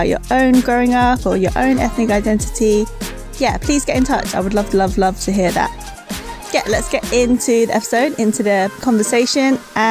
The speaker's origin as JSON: {"language": "English", "country": "United Kingdom", "tie": "born there", "said": "Trust me, as a British-born Chinese person, I know."}